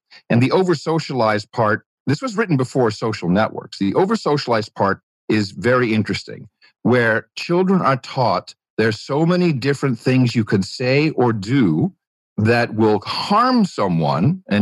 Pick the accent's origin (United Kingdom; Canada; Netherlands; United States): Netherlands; Growing up in the Netherlands had pros and cons.